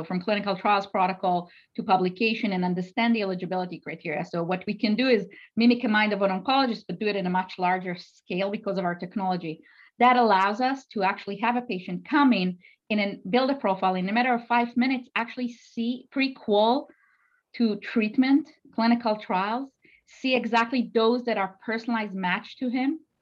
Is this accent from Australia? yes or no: no; Israel; now in New Jersey, United States; I'm from New Jersey, originally from Israel.